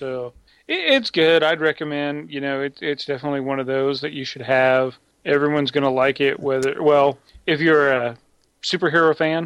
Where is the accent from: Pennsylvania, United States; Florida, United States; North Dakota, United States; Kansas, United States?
Kansas, United States; I grew up in Kansas.